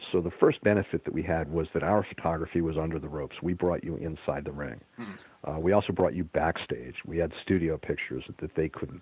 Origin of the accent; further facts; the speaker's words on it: New York City, New York, United States; I grew up in the New York City area. Madison Square Garden was the home of the Rangers.